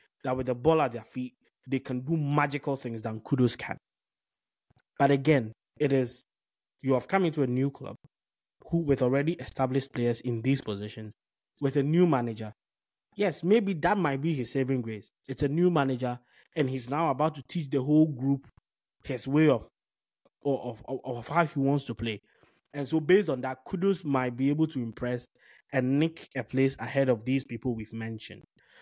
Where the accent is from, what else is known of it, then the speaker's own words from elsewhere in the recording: Ghana; It's not because I'm a Ghanaian.